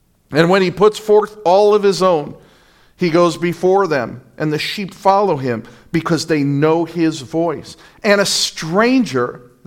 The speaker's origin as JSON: {"language": "English", "town": "New York City", "region": "New York", "country": "United States", "tie": "born or raised there", "said": "I grew up in New York City. No clue what a shepherd was. No clue about sheep."}